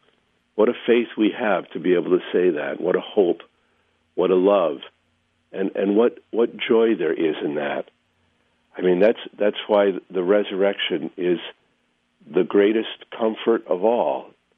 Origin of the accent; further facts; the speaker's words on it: Massachusetts, United States; You know, I was born outside Boston. I went to high school outside Boston.